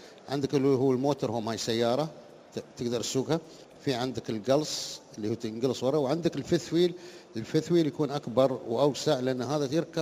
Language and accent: Arabic; United Arab Emirates